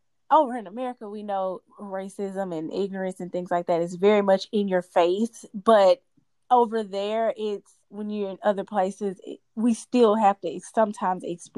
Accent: Oakland, California, United States; The first question is from Tanisha out of Oakland, California, my hometown.

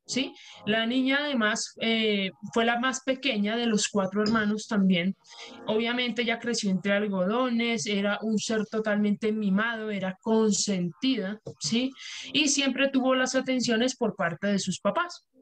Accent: Colombia; esto es alemán, yo soy colombiana.

